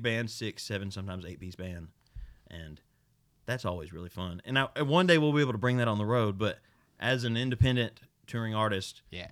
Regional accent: Arkansas, United States; I'm from Arkansas. Like, you can't hide that.

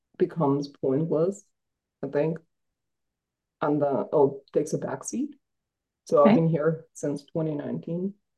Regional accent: Ukraine; I'm from the region that used to be Ukraine and no longer Ukraine.

